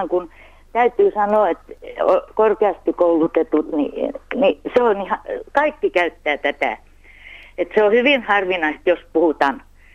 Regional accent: Laitila, Southwest Finland, Finland; born there; mä olen Laitilasta syntyisin

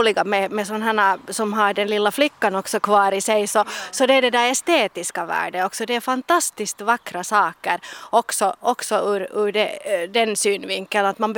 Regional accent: Tavastia, Finland; born there; jag är ju född i Tavastland

